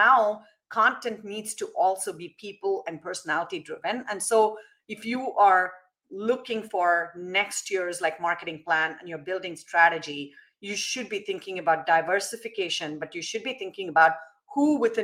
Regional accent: India; I'm Indian. I take spice, but not that much.

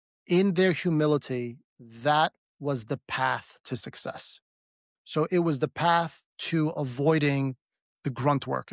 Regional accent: Brooklyn, New York, United States; I grew up in Brooklyn, and I think one of the formative experiences for me is my dad was an immigrant

